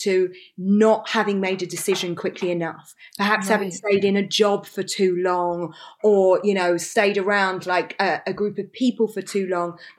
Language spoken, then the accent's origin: English; London, United Kingdom; now in Los Angeles, United States; It's so different. You know, it's so funny because I've been away for such a long time because of COVID, and so much has changed in London, but it still feels wonderful to me.